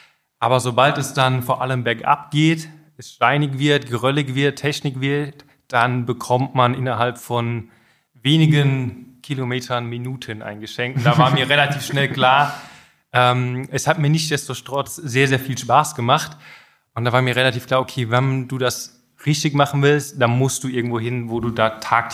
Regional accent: Rhineland-Palatinate, Germany; now in Austria; Also ich komme ursprünglich aus der Pfalz in der Nähe von Kaiserslautern

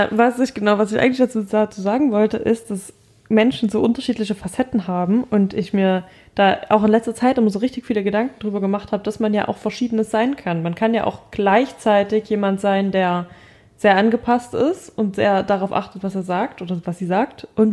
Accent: Germany; ich komme aus Deutschland.

